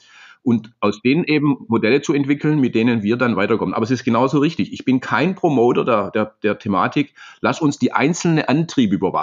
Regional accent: Baden-Württemberg, Germany; Süddeutschland, wo ich herkomme, das hört man meinem Zungenschlag wahrscheinlich an, so zwischen Reutlingen und Crailsheim

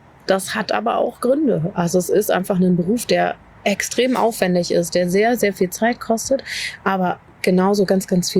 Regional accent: Berlin, Germany; Ich bin in Berlin groß geworden.

